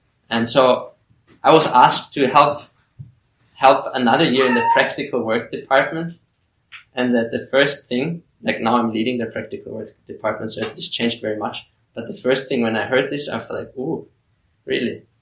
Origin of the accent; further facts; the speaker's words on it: Austria; So I'm from Austria.